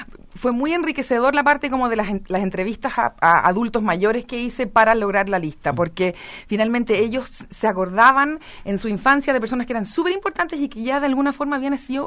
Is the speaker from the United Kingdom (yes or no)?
yes; United Kingdom; now in Chile; Pues en Chile, yo soy británica, en verdad. Entonces yo como que lo veo muy desde afuera